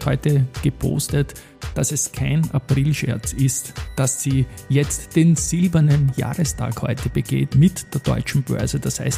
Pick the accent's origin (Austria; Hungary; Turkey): Austria; wenn man gefragt wird als Österreicher, zu wem man hilft außerhalb von Österreich